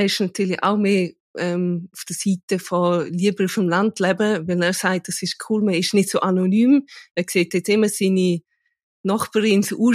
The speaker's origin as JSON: {"language": "German", "town": "Rabius", "region": "Graubünden", "country": "Switzerland", "tie": "born or raised there", "said": "Also ich bin in Rabius aufgewachsen."}